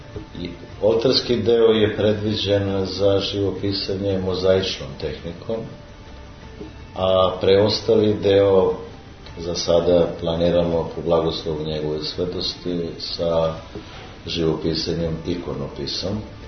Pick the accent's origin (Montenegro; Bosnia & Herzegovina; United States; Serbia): Serbia; Zemun, Belgrade; ja kažem, ali ja sam rođen i živim u Zemunu. I osjećam se Zemuncem